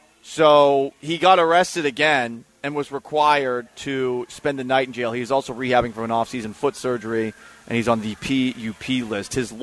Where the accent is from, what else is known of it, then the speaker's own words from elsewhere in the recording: Northeast, United States; Growing up in the Northeast, I didn't have a life.